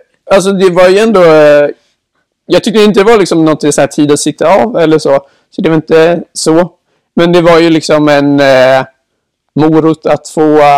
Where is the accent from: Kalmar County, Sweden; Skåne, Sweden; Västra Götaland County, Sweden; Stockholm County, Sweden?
Västra Götaland County, Sweden; Asklanda; Nej, precis. Jag är från Asklanda. En liten by ute i Västra Götaland.